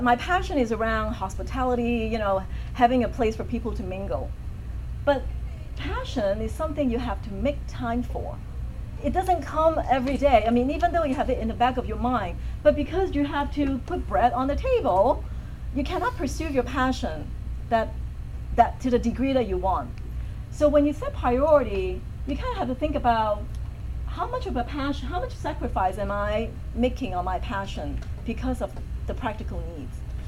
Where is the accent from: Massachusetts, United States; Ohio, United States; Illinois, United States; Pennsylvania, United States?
Illinois, United States; Chicago; also born or lived in Hong Kong; when I grew up in Chicago, I'm a parachute kid, meaning my parents dropped me off in Chicago, we immigrated there, but they went back to Hong Kong. So I grew up with my uncles and aunts.